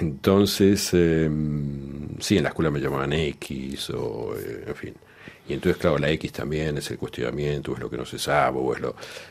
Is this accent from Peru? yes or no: no; Argentina; lo que pasa es que cuando tú vienes, por ejemplo, de un país como Argentina, uno se ha educado mucho con reproducciones